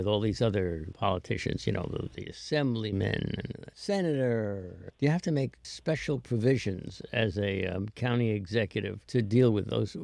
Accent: Manhattan, New York, United States; You know, I grew up in Manhattan on 96th Street, but all my relatives lived in Westchester.

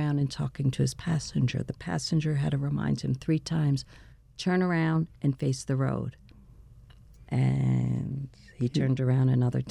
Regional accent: Yonkers, New York, United States; I was raised actually in Yonkers.

